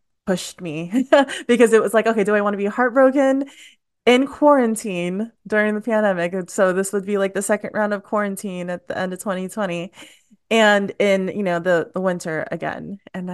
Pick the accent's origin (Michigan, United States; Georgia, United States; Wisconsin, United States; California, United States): California, United States; moved away as an adult; also born or lived in San Diego; now in Chicago, United States; So I was living in California, so I grew up in California all of my life, up until the age of 28, I think. 27, 28, around there.